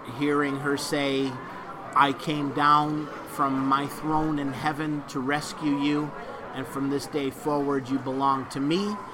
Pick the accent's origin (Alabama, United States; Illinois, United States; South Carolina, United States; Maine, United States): Illinois, United States; Chicago; moved away as an adult; now in Cape Coral, United States; Originally, I'm from Chicago, Illinois.